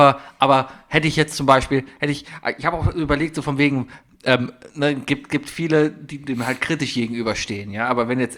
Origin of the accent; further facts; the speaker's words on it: Cologne, North Rhine-Westphalia, Germany; Als Kölner bin ich eh für Noise-Canceling.